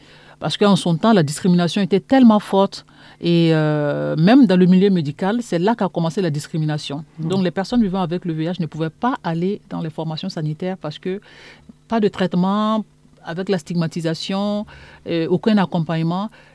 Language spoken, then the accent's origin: French; Burkina Faso; je viens du Burkina Faso